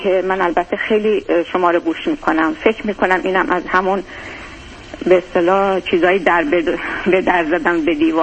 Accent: Iran; moved away as an adult; ما 5-6 سال در واقع از سال 88 دیگه از ایران اومدیم بیرون، یه مدت دبی بودیم، بعد دیگه اومدیم اینجا

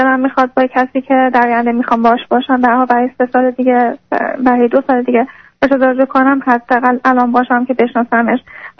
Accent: Iran; moved away as an adult; الان هر دومون بیرون از ایرانیم و اون کار میکنه. من یه دو سال و نیمه اومدم

